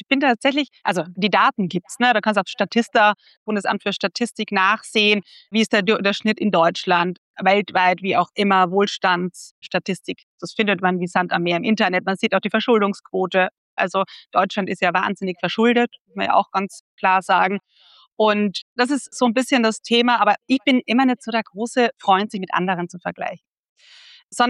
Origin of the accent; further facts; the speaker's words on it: Carinthia, Austria; Ich komme, wie gesagt, aus Kärnten vom Land und bei uns ist wirklich nicht das Geld auf den Bäumen gewachsen